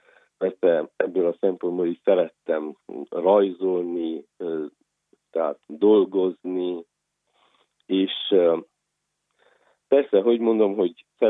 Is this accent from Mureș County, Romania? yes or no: no; Brașov, Brașov County, Romania; Én Brassóba születtem 1978. április 15-én. Iskoláimat, tanulmányaimat Brassóban végeztem. Magyar iskolában jártam az Áprili Lajos Liceumban.